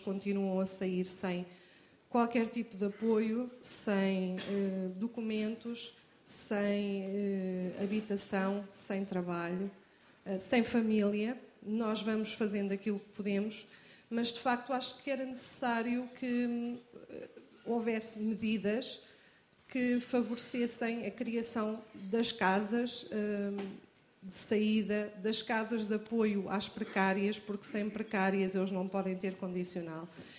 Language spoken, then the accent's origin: Portuguese; Coimbra, Portugal; sou de Coimbra